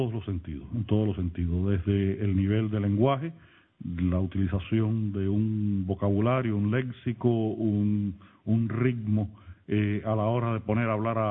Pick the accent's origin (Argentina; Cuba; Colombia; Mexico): Cuba; now in Spain; Pero yo soy un escritor cubano, soy una persona con una fuerte pertenencia cultural y ya a mi edad sería imposible reciclarme como otra cosa. Pertenezco a esa cultura, soy el resultado de ella